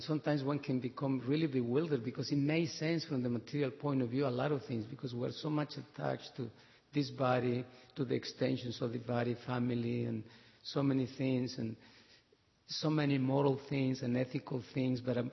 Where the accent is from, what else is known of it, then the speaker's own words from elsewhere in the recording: Mexico; accent: Mexican; English is a second language; Like, he detect my accent, you're Spanish, you sound like Mexican. I said, yes.